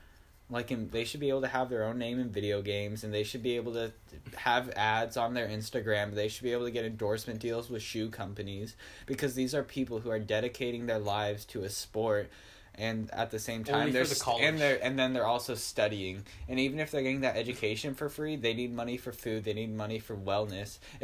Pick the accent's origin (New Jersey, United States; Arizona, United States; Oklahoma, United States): Arizona, United States; accent: Arizonian; It's my Arizonian accent.